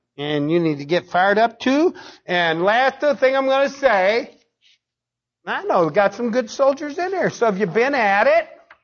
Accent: United States; I'm an American. I got problems, but we're going to work through them. That's the way I was raised

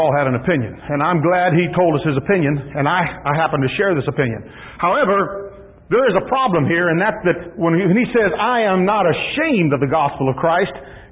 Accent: United States; Everybody can tell I'm an American down there. I mean, I don't blend in.

